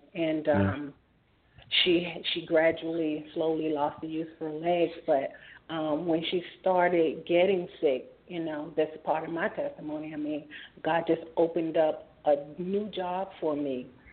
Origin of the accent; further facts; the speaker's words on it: Richmond, Virginia, United States; And I'm from Richmond, Virginia, and she's here.